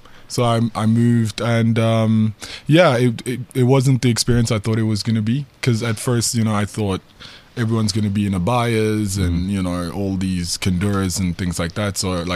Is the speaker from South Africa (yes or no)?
yes; Johannesburg, Gauteng, South Africa; also born or lived in Gabon; I grew up in Johannesburg, but I'm originally Gabonese.